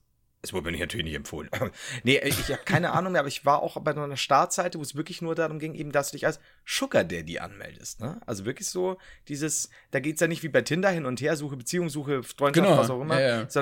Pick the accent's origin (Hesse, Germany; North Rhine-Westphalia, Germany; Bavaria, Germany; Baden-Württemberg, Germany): Bavaria, Germany; ich komme aus Bayern, ich kenn's ja nicht anders.